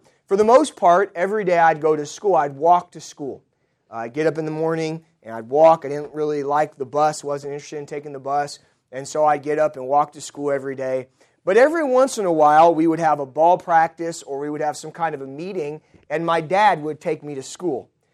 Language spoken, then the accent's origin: English; West Covina, California, United States; Growing up in West Covina, California, I spent my entire life pretty much from the age of about 4 months till 18 years old living in the same apartment complex.